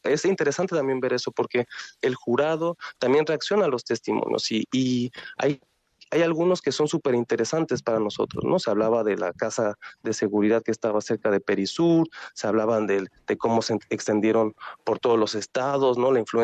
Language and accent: Spanish; Mexico; se destapan muchas cosas que nosotros no sabíamos como mexicanos